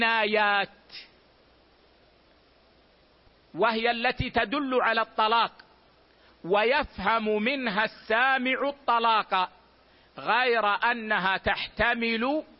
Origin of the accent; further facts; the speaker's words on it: Hejaz, Saudi Arabia; العيش عندنا في الحجاز هو الخبز